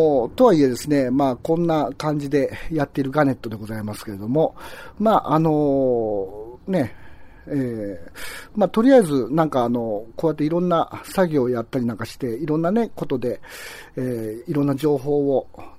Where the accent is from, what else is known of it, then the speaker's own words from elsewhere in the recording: Aichi, Japan; まあ、私、松本の人のように見えますが、まあ、愛知県の人間なんで